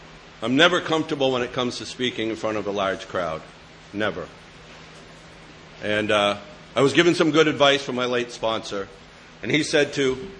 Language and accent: English; Keene, New Hampshire, United States; I'm from Keene, New Hampshire.